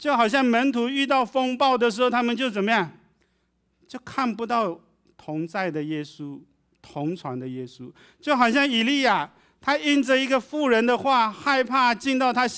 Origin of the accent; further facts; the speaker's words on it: Taiwan; 我台湾人跟人互动的所有的关系在他身上都不管用